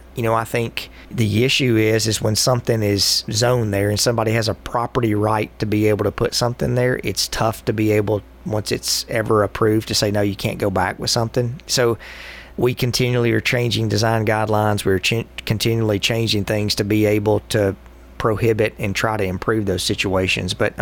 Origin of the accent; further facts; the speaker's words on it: Monteagle, Tennessee, United States; So I'm from Monteagle, and I'm back at Monteagle quite a bit